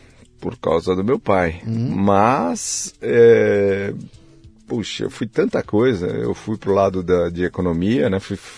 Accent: São Paulo, Brazil; Eu nasci aqui em São Paulo.

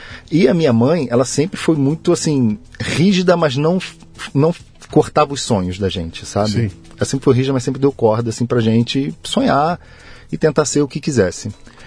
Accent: Rio de Janeiro, Brazil; born there; Carioca, carioca mesmo.

